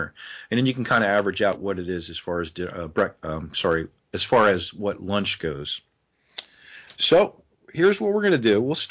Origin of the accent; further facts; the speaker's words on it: Philadelphia, Pennsylvania, United States; I'm from Philadelphia, and we just got a foot, and we're expecting another half tonight.